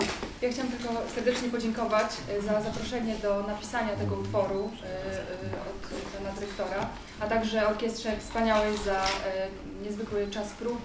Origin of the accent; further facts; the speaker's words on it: Warmian-Masurian Voivodeship, Poland; pochodzę z Warmii i mi tu jest bliska ta ziemia